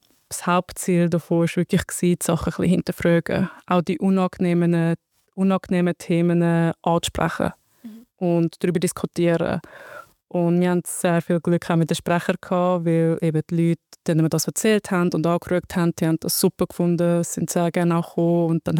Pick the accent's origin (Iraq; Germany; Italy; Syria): Iraq; German is a second language; Und ich habe gewusst, etwas stimmt nicht aus dem Land, wo ich komme, dort, wo ich geboren bin.